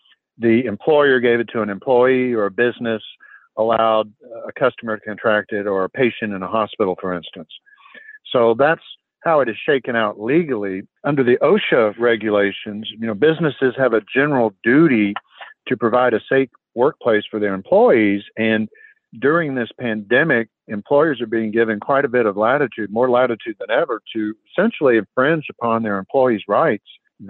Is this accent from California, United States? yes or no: no; Texas, United States; My home state of Texas, the governor has said, you don't have to wear a mask